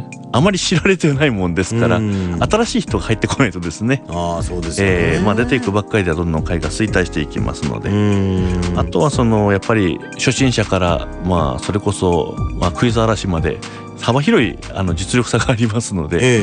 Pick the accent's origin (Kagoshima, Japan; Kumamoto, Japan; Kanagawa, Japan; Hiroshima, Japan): Kumamoto, Japan; ただ私今熊本ずっと生まれ育ってますから